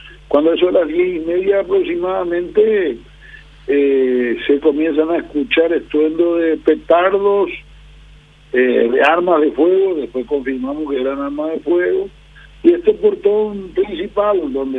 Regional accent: Paraguay; seguir siendo paraguayos normales, que quieren vivir su día a día de una manera tranquila

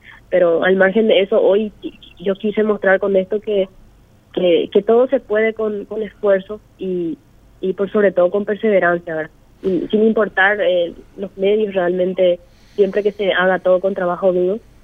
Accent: Santaní, San Pedro, Paraguay; Yo soy de Santaní, sí, estoy en Santaní.

